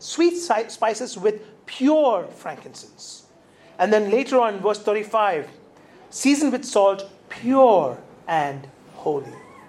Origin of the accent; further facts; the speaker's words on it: Kuwait; Now, when I grew up in Kuwait, we used to have these, the oud that was burnt so that you can have the nice smell aroma through the house.